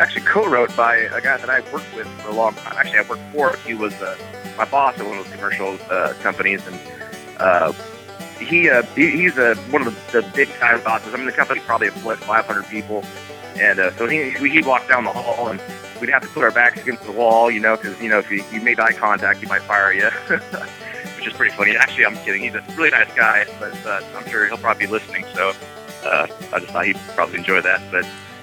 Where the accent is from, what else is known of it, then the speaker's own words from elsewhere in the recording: Portland, Oregon, United States; now in Kansas City, United States; And yeah, now we found ourselves based out of Kansas City. But yeah, we came from Portland, Oregon.